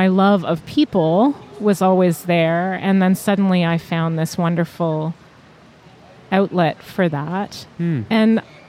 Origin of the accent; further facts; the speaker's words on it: Toronto, Ontario, Canada; I was born in Toronto. I was raised in North Toronto, which for most people would be considered a fairly affluent area of the city.